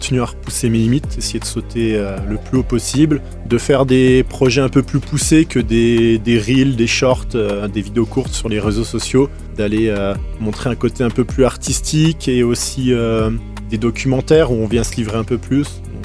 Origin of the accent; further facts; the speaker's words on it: Chaumont, Bourgogne-Franche-Comté, France; j'ai grandi dans le Jura, dans un petit village qui s'appelle Chaumont, au-dessus de la ville de Saint-Claude.